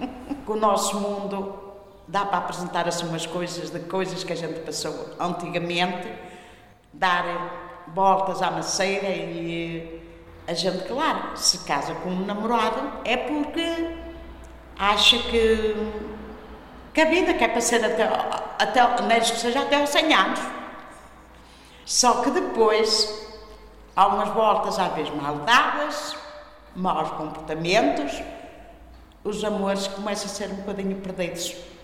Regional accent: Guardizela, Norte, Portugal; Nasci no ano 1946, tenho 75 anos, eu sou de Guardizela

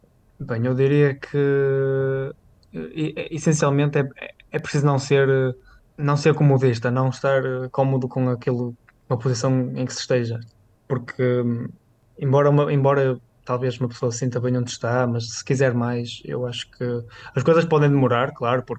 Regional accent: Esposende, Norte, Portugal; com Braga, e provavelmente com Esposende, e custa muitas vezes ver muitos amigos meus abandonarem a minha terra e eu não queria ser um desses.

